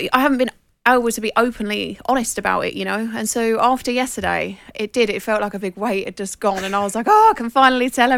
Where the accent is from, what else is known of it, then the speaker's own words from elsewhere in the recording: United Kingdom; as British people